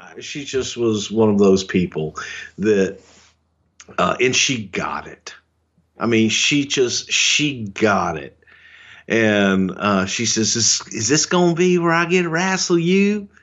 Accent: Texas, United States; I'm a goddamn Texan. I'm as southern as it fucking gets. There is no more southern than me because I'm a Texan.

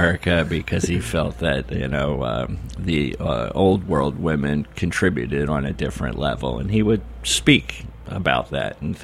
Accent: Philadelphia, Pennsylvania, United States; also born or lived in Rhode Island; I grew up in Philadelphia and also in Rhode Island.

